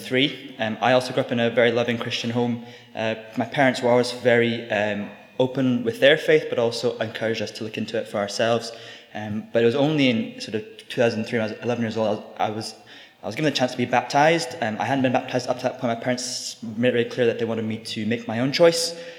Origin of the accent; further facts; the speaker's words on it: Istanbul, Turkey; moved away as an adult; now in United Kingdom; I was born in Istanbul, Turkey, to missionary parents. So my dad's from Scotland and my mum's from Singapore. So I grew up in Istanbul till I was 18 and went to uni.